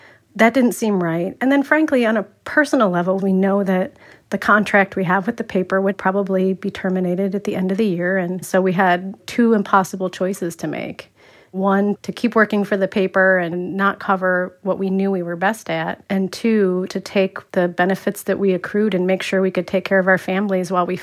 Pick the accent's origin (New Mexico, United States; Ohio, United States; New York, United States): Ohio, United States; Cleveland; I grew up in the Cleveland area.